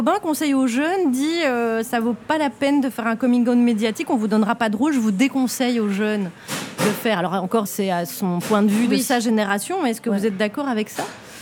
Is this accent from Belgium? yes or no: yes; La Louvière, Wallonia, Belgium; La Louvière, c'est dans les Charbonnes.